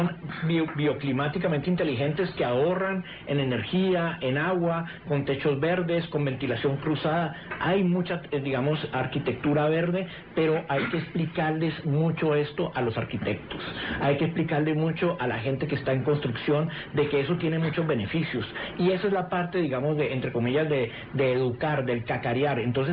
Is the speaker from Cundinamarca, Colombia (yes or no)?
no; Cali, Valle del Cauca, Colombia; also born or lived in Costa Rica; soy recolombiano, siento recolombiano, me sé todas las estrofas del himno nacional, soy recaleño, estudié aquí en el Colegio Bermans